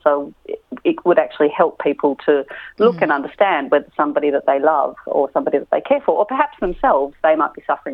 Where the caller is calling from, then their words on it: Melbourne, Victoria, Australia; I'm calling from Melbourne, so it's been particularly challenging for us here in Melbourne.